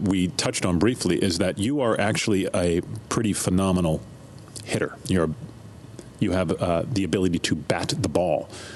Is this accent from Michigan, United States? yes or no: no; Pennsylvania, United States; Look, I grew up on the Phillies because I grew up out of Philadelphia.